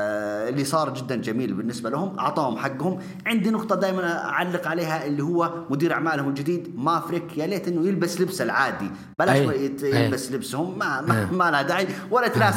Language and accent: Arabic; Riyadh, Riyadh Province, Saudi Arabia; عندنا في السعودية هنا في الرياض